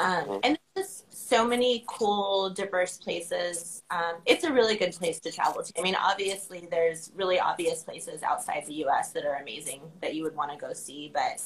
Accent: the South, United States; Well, I grew up in the South, so even more so there

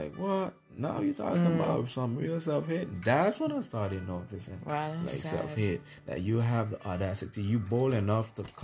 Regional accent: Sint Maarten; I'm from Freetown, St. Louis, you check?

